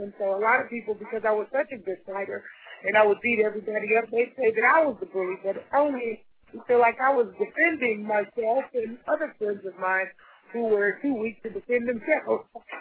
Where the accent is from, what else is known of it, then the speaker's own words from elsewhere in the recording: New Mexico, United States; Because when I grew up in New Mexico, there was a lot of white people, but I lived on the south side, so there was quite a few African Americans